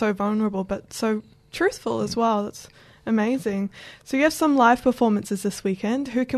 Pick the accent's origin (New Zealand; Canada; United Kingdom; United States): New Zealand; Now, I'm actually from New Zealand